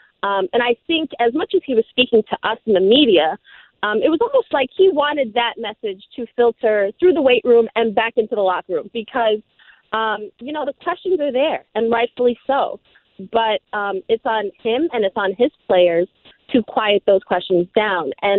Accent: New York, United States; I am from New York, so we are a little negative, but that's not good.

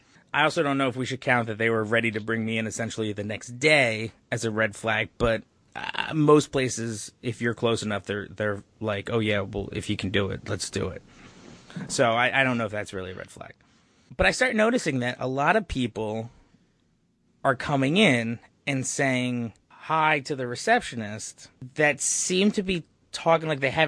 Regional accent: New Jersey, United States; And I was like, no, I'm from New Jersey. Oh, what part of Jersey?

